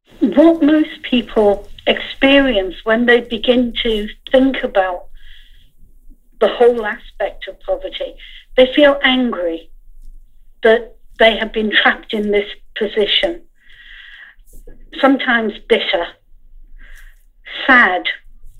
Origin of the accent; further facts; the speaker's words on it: Ireland; I'm Irish. I'm disabled. I'm a woman. I've lived in poverty. I've been to university. I'm from many communities.